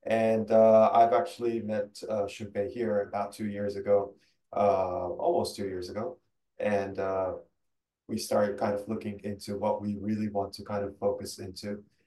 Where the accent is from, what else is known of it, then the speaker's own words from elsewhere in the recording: Tokyo, Japan; also born or lived in India / UAE / New York; now in Dubai, United Arab Emirates; I'm actually originally from Japan, Tokyo. But lived across multiple areas, including India, UAE, and New York, back in the US. Now I'm currently based in Dubai for the past 13 years.